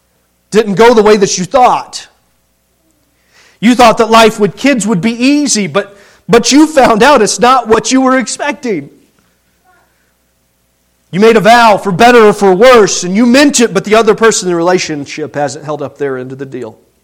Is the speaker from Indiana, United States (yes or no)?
yes; Indiana, United States; And I grew up in Indiana.